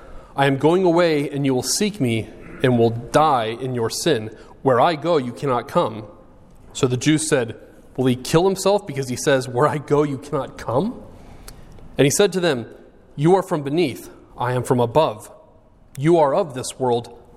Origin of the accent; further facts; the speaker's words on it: Lynden, Washington, United States; I am from Linden, Washington, which is a small town right on the Canadian border over in Washington, just 18 miles from coastal waters.